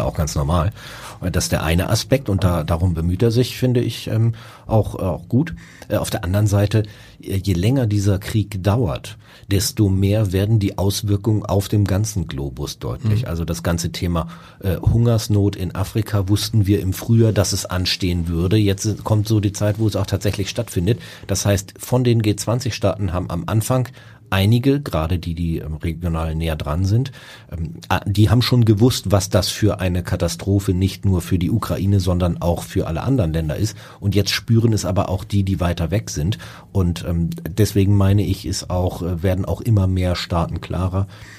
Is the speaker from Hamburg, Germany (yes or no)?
yes; Hamburg, Germany; Ja, das fällt mir als Hamburger sehr schwer